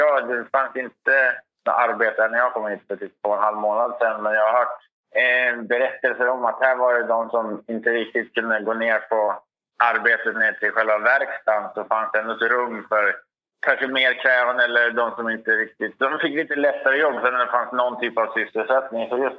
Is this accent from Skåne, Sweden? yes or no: no; Mjällom, Västernorrland County, Sweden; det kommer inte i närheten av Mjällom där jag kommer ifrån när jag var uppvuxen.